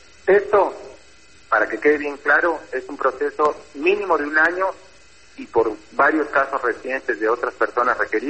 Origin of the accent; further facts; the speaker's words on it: Argentina; born there; soy argentino de nacimiento